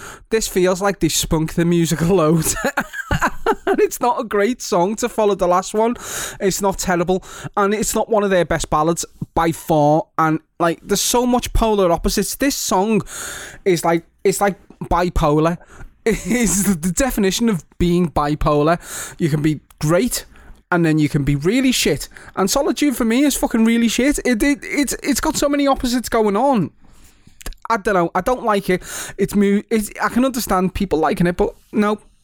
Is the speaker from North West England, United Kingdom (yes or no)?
yes; Liverpool, North West England, United Kingdom; and I'm from Liverpool